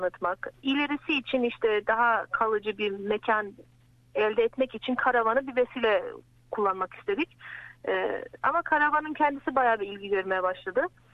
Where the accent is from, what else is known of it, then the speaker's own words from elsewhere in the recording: Shepparton, Victoria, Australia; Evet ben Shepperton'da doğma büyüme. Az bir süre işte zaman zaman Türkiye'de yaşadım. Melbourne'da da denedim ama sevmiyorum. Buranın şey kasabasında mutluyum yani seviyorum.